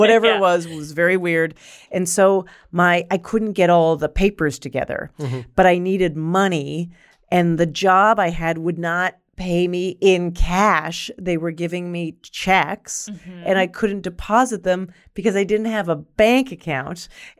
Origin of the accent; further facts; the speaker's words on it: Canada; now in New York, United States; I'm from Canada, and I'm an NYU student.